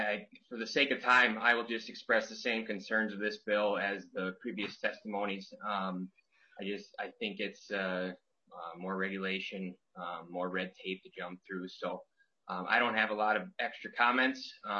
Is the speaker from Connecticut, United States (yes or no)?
no; Glenwood, Minnesota, United States; I am from Glenwood, Minnesota. I irrigate and farm up here in the Glenwood area, Bonanza Valley.